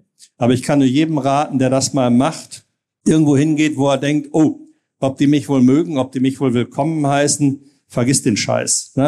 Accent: Germany; now in France; als Deutscher in Frankreich zu wohnen, wer die Gegend da unten kennt, es gibt schlimmere Plätze auf der Welt, ja, als im Toulouser Raum zu leben.

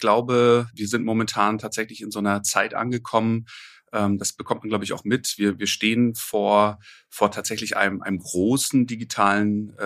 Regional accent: Waren an der Müritz, Mecklenburg-Vorpommern, Germany; Ich bin in Waren an der Müritz aufgewachsen und als Lehrerkind

